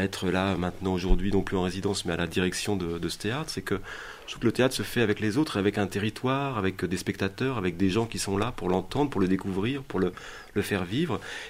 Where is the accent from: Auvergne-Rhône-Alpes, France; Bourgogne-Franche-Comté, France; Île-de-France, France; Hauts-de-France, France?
Bourgogne-Franche-Comté, France; Dijon; j'ai grandi à Dijon